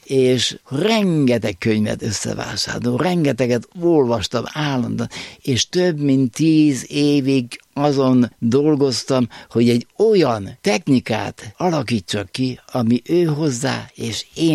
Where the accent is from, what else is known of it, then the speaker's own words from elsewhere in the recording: Cegléd, Pest, Hungary; Igen, 1970-ben nősültem, én Ceglédi vagyok